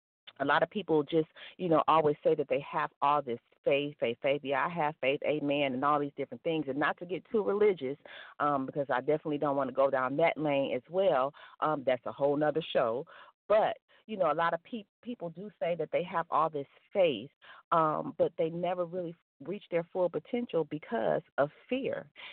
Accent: Detroit, Michigan, United States; now in Atlanta, United States; Again, that was Steve Maxwood from my hometown, Detroit, Michigan.

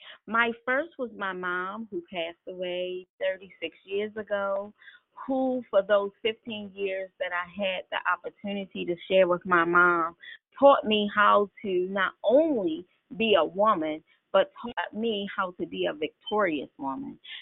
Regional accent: Baltimore, Maryland, United States; born and raised in Baltimore and going to University of Maryland.

